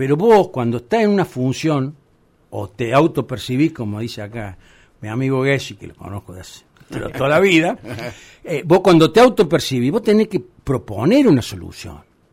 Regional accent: Villa María, Córdoba, Argentina; soy ciudadano de Villa María, soy hincha Belgrano, de Racing

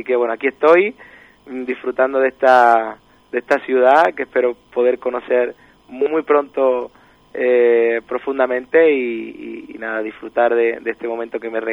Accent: Palma del Río, Andalusia, Spain; also born or lived in Córdoba; now in Argentina; Soy cordobés, nacido en Córdoba, soy luego criado en Palma del Río, que es un pueblo de la provincia de Córdoba

